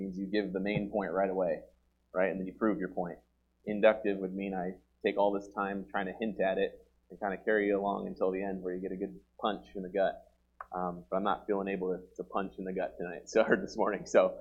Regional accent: New York, United States; born there; also born or lived in Oklahoma / Oregon; now in Falls City, United States; I was born in New York, went to Bible college in Oklahoma, lived the past 8 years in Oregon, and then the good Lord decided to bring us here to Fall City, Nebraska.

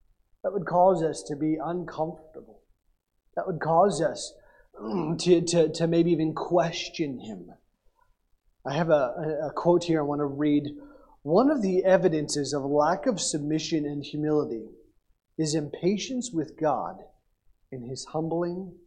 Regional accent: Oklahoma, United States; Growing up in Oklahoma, I'm like, what?

